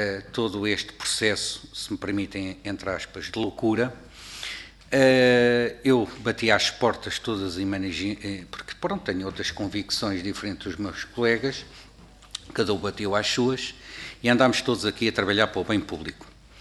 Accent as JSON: {"language": "Portuguese", "country": "Portugal", "said": "que era da Eslovénia, por isso eu sou português."}